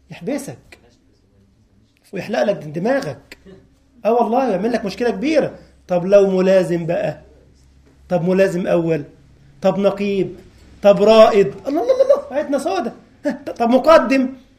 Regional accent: Upper Egypt, Egypt; في منطقه اسمها صعيد مصر، وانا منها على فكره، انا اصلي من الصعيد يعني

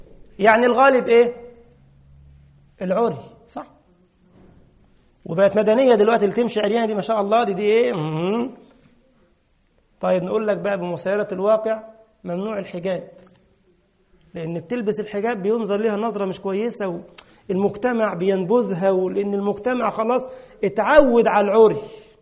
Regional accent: Egypt; انما تعيط عندنا في مصر يعني يبكي

